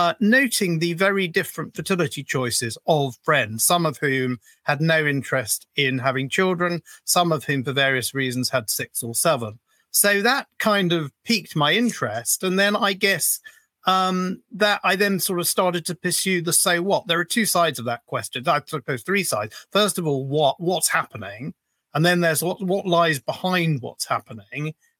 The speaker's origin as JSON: {"language": "English", "town": "Wembley", "region": "London", "country": "United Kingdom", "tie": "born or raised there", "said": "I was born and brought up in Wembley, which probably has seen faster ethno-demographic change than most parts of the country."}